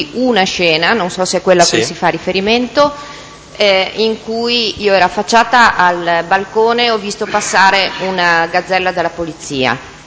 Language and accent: Italian; Genoa, Liguria, Italy; born there; Sono nata a Genova il 20 luglio del 1959.